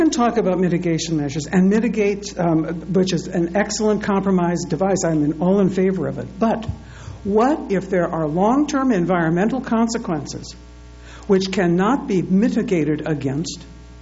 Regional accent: the Dakotas, United States; born there; I was born back in the Dakotas.

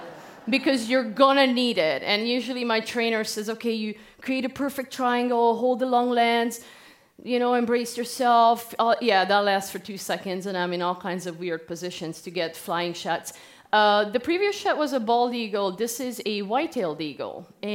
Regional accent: Hungary; English is a second language; moved away as an adult; I am from Hungary. I wasn't born here. I moved here after college at 23, started learning English somewhere at 22. So English is not my first language.

